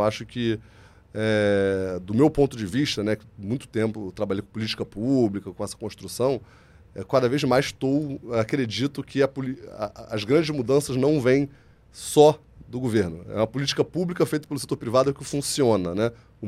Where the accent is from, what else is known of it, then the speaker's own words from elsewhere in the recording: Rio de Janeiro, Brazil; mas também como carioca que quer que isso, né, floresça e dê certo, Rio de Janeiro saia disso